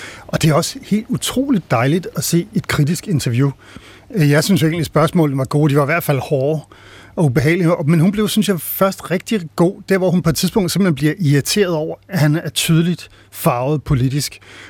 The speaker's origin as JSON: {"language": "Danish", "town": "Glostrup", "region": "Capital Region of Denmark", "country": "Denmark", "tie": "born there", "said": "Født i Glostrup."}